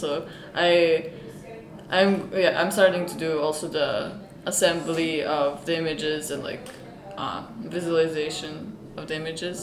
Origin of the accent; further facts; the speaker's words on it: Serbia; I'm from Serbia, so I'm an international student at Earlham College.